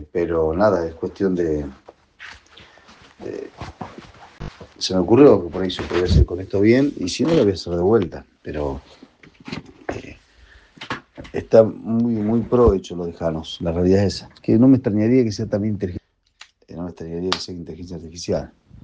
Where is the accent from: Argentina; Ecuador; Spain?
Argentina; Juárez, Buenos Aires; Justo la pierna la tengo de vuelta acá en Juárez, en mi pueblo